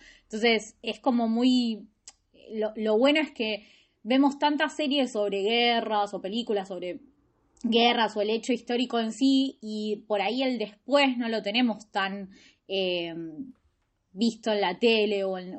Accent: Argentina; Somos Argentina, le decimos como podemos.

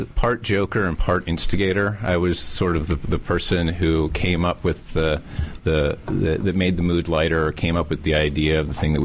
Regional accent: St. Mary's, Pennsylvania, United States; I'm from St. Mary's, Pennsylvania.

